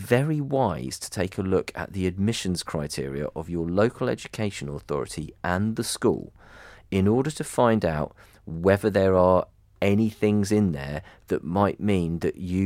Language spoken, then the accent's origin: English; Harpenden, East of England, United Kingdom; I know that in the town that I grew up in Harpenden, which has 3 secondary schools